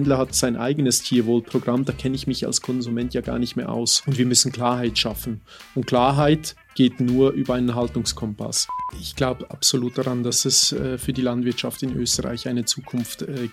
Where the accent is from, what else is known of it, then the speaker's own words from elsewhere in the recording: Switzerland; grundsätzlich komme ich eigentlich, wie gesagt, aus der Schweiz. Meine Mutter ist Südafrikanerin, mein Vater ist Schweizer.